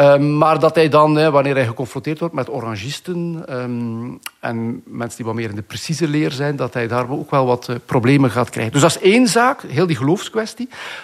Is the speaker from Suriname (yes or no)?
no; Flanders, Belgium; voor mij als Vlaming heel plezante woordjes